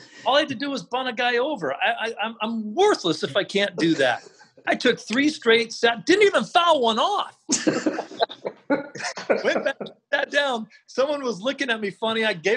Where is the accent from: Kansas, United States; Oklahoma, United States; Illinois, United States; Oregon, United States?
Oregon, United States; So I asked a million questions